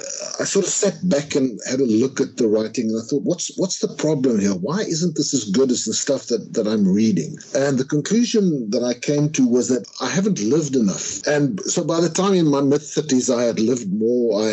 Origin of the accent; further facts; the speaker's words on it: Klerksdorp, North West, South Africa; growing up in Clarksdorp in a blue-collar neighborhood